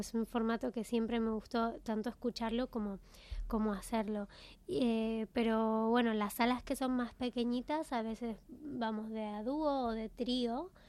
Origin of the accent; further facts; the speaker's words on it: Buenos Aires, Argentina; also born or lived in Spain; Sí, nací en Buenos Aires y ahí empecé a formarme desde adolescente